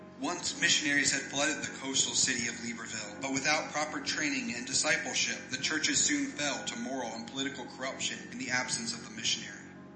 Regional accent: Williamsport, Pennsylvania, United States; I was born and raised in Williamsport, Pennsylvania.

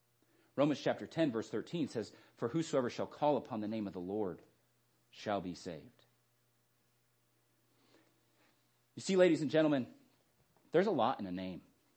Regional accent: Arizona, United States; I grew up in Arizona. Everything's brown. Everything's dirt.

